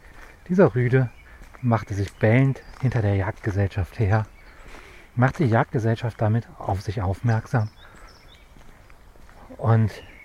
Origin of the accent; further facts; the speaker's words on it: North Rhine-Westphalia, Germany; Leichlingen und Solingen. Meine Heimat ist die Grenze zwischen Bergischem Land und Rheinland. Dort bin ich zu Hause